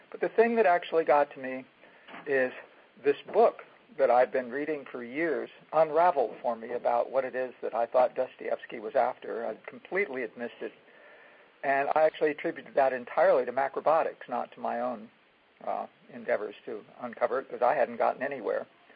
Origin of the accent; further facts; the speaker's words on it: San Francisco, California, United States; born there; I was born in 1942. I was born in the San Francisco area.